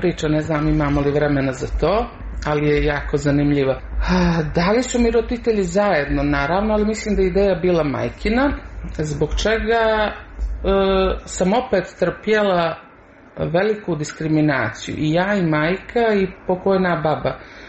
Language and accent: Serbian; Montenegro; mogla bih se definisati kao nacionalno Crnogorka, ali nisam neko ko je pobožan.